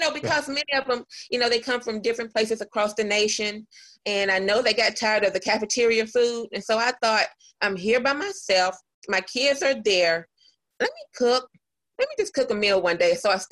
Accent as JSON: {"language": "English", "region": "the South", "country": "United States", "said": "I'm from the South, of course."}